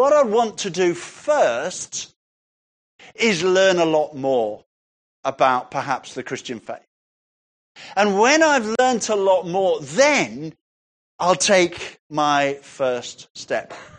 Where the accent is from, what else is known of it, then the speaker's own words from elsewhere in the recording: Sutton Coldfield, West Midlands, United Kingdom; born there; I was born in Sutton Coldfield. I was born at number 41 Victoria Road in Sutton Coldfield. That was my parents' home. I was born at home.